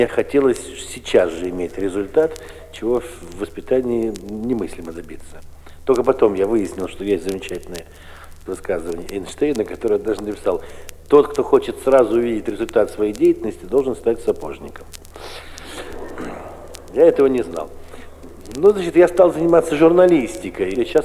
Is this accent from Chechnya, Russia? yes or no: no; Moscow, Russia; Я москвич, родился в Москве. В Москве учился, в Москве кончил школу, очень среднюю.